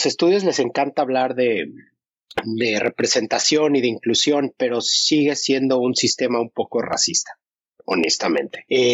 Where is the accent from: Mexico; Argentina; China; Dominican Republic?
Mexico; también somos los latinos, no nada más los mexicanos